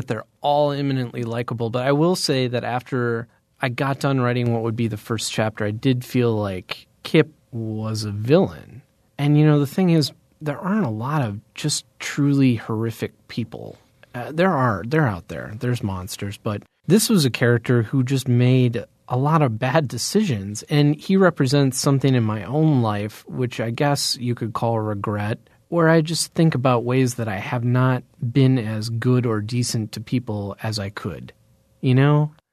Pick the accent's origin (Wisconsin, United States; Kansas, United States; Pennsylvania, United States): Wisconsin, United States; Eau Claire; growing up in Eau Claire, Wisconsin, which is, I would say, a upper middle class town, you know, it's pretty affluent.